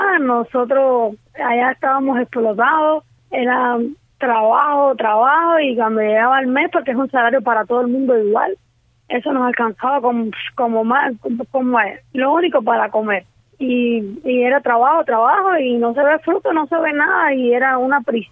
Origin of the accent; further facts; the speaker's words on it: Florida, Camagüey, Cuba; yo soy de la provincia Camagüey, municipio Florida.